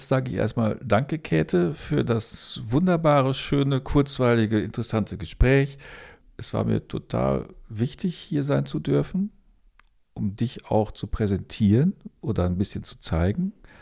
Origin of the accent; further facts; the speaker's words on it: Germany; Auch schwer zu sagen, finde ich, als Deutscher. Schwer zu sagen, mal was Gutes über unser Land zu sagen.